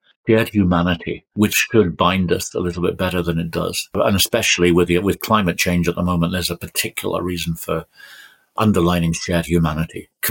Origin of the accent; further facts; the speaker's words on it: Brighton, South East England, United Kingdom; When I grew up in Brighton, there was a place just up the road